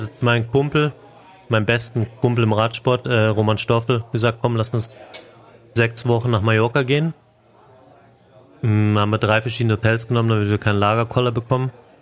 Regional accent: Bavaria, Germany; Und als Bayer hatte ich da 0,0 Probleme.

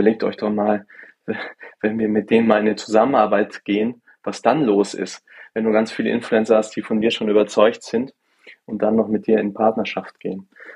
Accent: Baden-Württemberg, Germany; moved away; ich so der einzige, das schwarze Schaf bin aus der Familie, das wirklich aus dem schwäbischen Ländle dann nach draußen gegangen ist.

